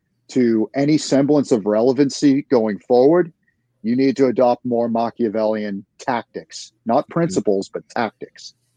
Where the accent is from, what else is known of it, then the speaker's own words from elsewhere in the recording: New England, United States; Sure. I grew up in New England. I joined the Navy when I was 22, spent 9 years in there